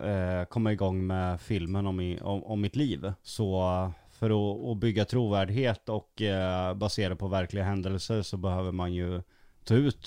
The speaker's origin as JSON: {"language": "Swedish", "town": "Motala", "region": "Östergötland", "country": "Sweden", "tie": "born there", "said": "Jag är född på Motala lasarett."}